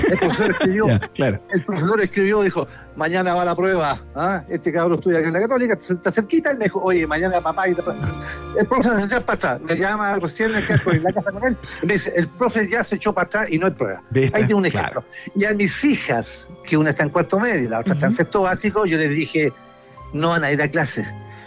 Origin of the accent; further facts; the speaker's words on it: Chile; Y te voy a responder entonces como un chileno.